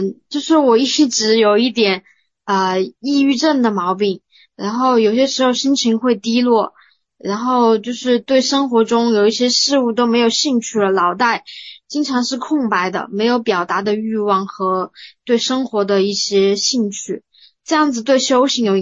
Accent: Sichuan, China; 我是来自四川的

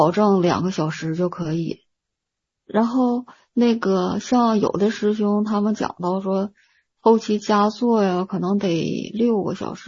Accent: Liaoning, China; 我是辽宁的

